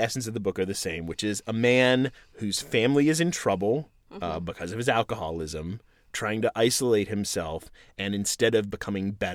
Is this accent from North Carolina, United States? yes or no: yes; North Carolina, United States; who moved to my home state of North Carolina